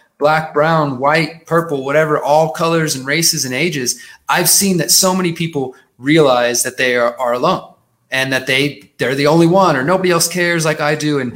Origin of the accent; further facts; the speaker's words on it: Houston, Texas, United States; As I said, I'm originally from Houston